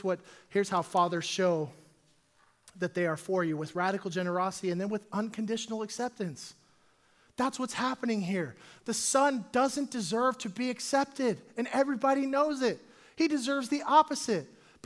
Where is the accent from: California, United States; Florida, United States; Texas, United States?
Texas, United States; Dallas; And so I'm from Dallas, Texas.